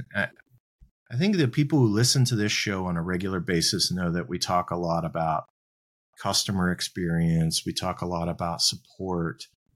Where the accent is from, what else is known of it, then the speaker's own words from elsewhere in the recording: Augusta, United States; So, I actually had this great little bowling alley we have in my hometown. They've just reopened it. It's like an old 50s bowling alley. It's like going back in time. It's a really cool place. So shout out to the Holiday Bowl in Augusta.